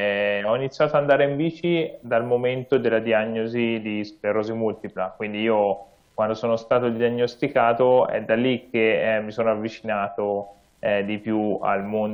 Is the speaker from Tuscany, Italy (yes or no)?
yes; Tuscany, Italy; io abito a Senalunga, un piccolo comune in provincia di Siena, quindi vengo dalla Toscana, ho 31 anni e sono un paraciclista.